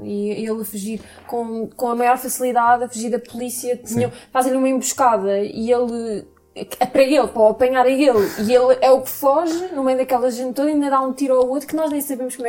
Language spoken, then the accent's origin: Portuguese; Portugal; nós, como sendo portugueses, conhecemos os Açores